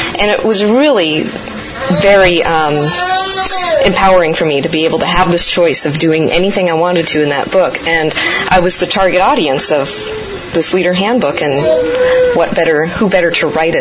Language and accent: English; Washington, United States; I'm from Washington.